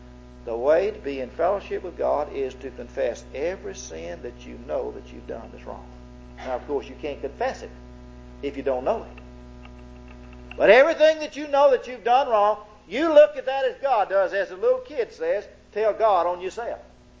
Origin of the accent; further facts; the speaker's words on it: Mississippi, United States; I was raised down in Noxubee County, you know, down there where they don't have a university. And they don't speak but one language down there.